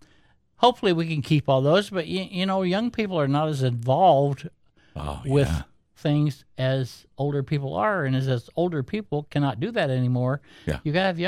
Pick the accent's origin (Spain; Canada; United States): United States; Dahinda, Illinois; I was raised in Dehinda and involved with the fair board for 27 years.